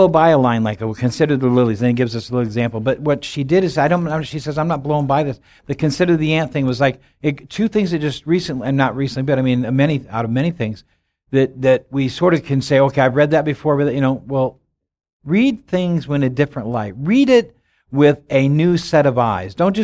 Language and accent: English; Illinois, United States; I'm from Illinois, and Illinois is 0.08.